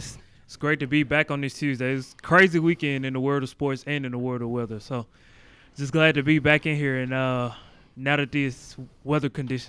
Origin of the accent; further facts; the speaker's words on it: Mississippi, United States; Mississippi.